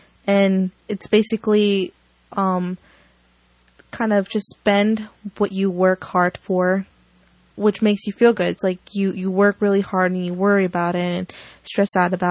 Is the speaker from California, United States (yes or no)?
yes; Fort Bragg, California, United States; now in Laytonville, United States; but I came from Fort Bragg, California, and now I live here in Branscombe, Laytonville, Branscombe